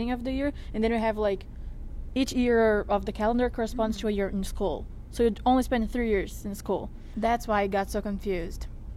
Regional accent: Brazil; moved away; So I came from Brazil to Panama, then to Panama, from Panama to Chicago

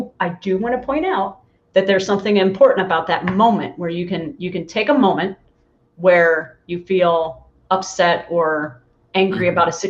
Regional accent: Maryland, United States; also born or lived in Midwest; now in Arizona, United States; I grew up on the East Coast and in the Blue Ridge Mountains, and it's beautiful in Maryland and Ooh. Crystal rocks.

